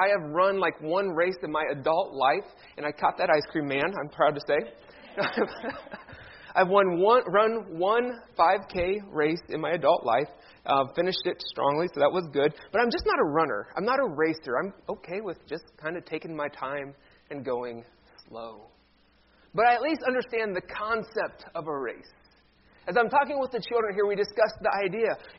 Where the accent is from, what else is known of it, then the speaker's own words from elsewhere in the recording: Cleveland, Ohio, United States; my hometown baseball team is in the World Series. So Cleveland will be starting the World Series.